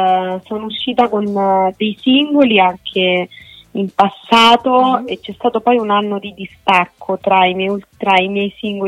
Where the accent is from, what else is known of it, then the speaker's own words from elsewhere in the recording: Lazio, Italy; accent: Roman; dove utilizzo un po' anche di più il mio dialetto romano, dove sono veramente me stessa a 360 gradi.